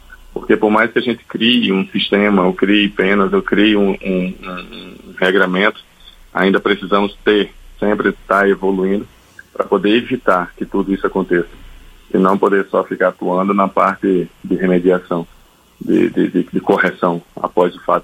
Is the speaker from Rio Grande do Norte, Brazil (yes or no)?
yes; Natal, Rio Grande do Norte, Brazil; não só de Natal, a minha terra natal, o meu estado, mas de todo o país.